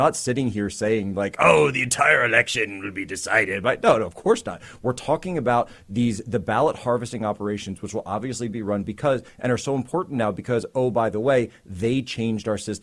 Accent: Pennsylvania, United States; We're talking about a 10,000 vote delta in many of these swing states in Pennsylvania, my home state

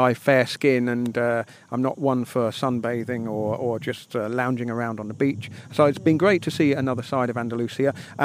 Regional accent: England, United Kingdom; as a Brit, I kind of do associate the Costa del Sol with the water parks and the beer and the beach

